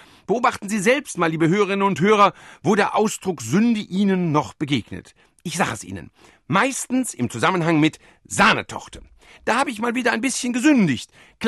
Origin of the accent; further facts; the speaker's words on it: Rhineland, Germany; Aber wenn ich mir als Rheinländer vorstelle, ich dürfte quasi nichts mehr essen